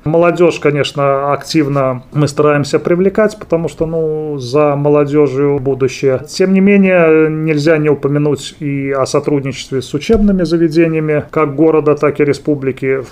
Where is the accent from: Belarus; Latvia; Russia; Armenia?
Belarus; Polotsk, Vitebsk Region; Я вообще родился в Полоцке, заканчивал среднюю школу тоже в Полоцке